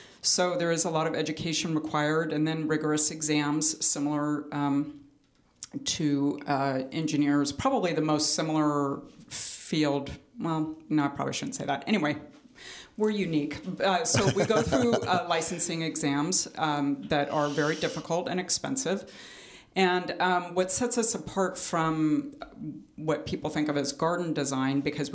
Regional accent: California, United States; now in Napa, United States; I'm from Orange County originally and came up to the Bay Area for college many years ago

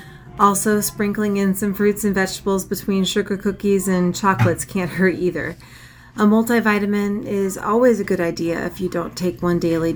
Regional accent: Iowa, United States; I'm originally born and raised in Iowa. We'll never leave Iowa. I live just north of town on a farm.

